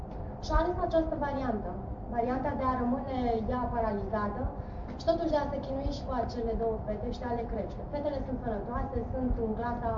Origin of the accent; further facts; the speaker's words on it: Târgoviște, Dâmbovița, Romania; Un caz eu sunt din Târgoviște și un caz l-am avut chiar la mine în loc.